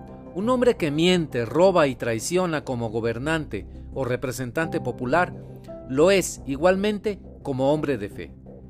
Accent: Monterrey, Nuevo León, Mexico; Yo soy periodista de Monterrey, México, de la Sultana del Norte, junto con mi taza de café en mi pequeño estudio aquí en la ciudad regiomontana en donde vivo.

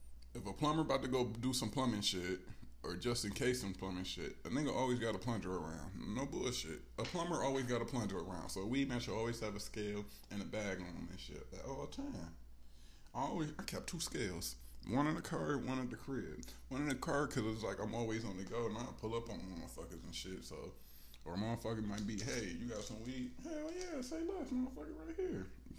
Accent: Detroit, Michigan, United States; bitch, I'm not from out here, I'm from Detroit. That's my excuse for everything. Bitch, I'm from Detroit.

